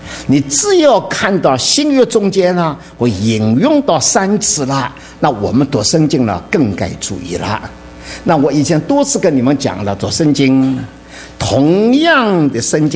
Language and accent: Chinese; China; 我们都是中国人，是儒家的影响了